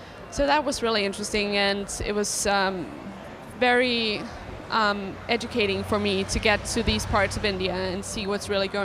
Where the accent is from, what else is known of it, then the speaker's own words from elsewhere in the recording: Copenhagen, Capital Region of Denmark, Denmark; English is a second language; Yeah, I came from Copenhagen, Denmark.